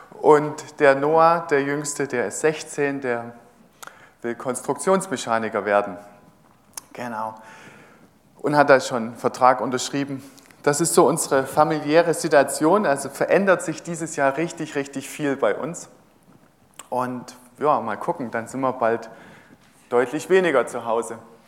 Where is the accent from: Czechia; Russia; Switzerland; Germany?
Germany; Hartenstein, Saxony; Also ich komme aus Hartenstein. Das kennt man hier, das ist, muss ich nicht lange erklären.